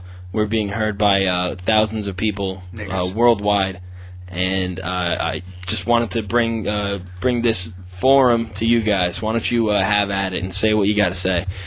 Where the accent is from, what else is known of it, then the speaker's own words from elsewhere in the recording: New Jersey, United States; Absolutely. I'm from New Jersey.